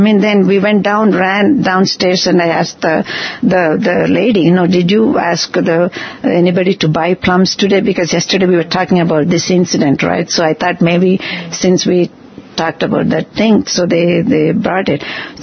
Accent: India; now in Western world; since we moved from India and we live in a Western world, so a lot of our people, you know, used to scare us

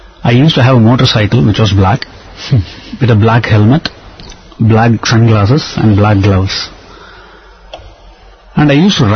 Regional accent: Tuticorin, Tamil Nadu, India; moved away as an adult; now in Bangalore, India; After growing up in the South Indian town of Tuticorin, my family moved to Bangalore after I finished my education.

